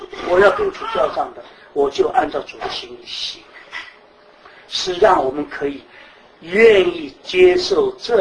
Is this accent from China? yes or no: yes; Shanghai, China; 像我们上海人是打肿脸充胖子的人呢